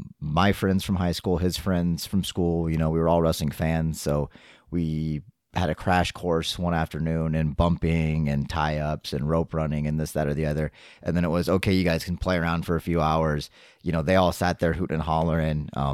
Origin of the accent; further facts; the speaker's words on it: Indianola, Iowa, United States; So growing up in Indianola, our barber trained at Harley Race's Academy down in St. Louis, started working around the Midwest